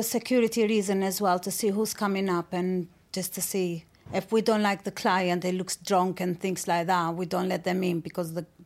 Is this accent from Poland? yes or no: yes; Poland; English is a second language; Yeah, I am from Poland. I was looking for another job, actually, but it was very hard because my language is very difficult.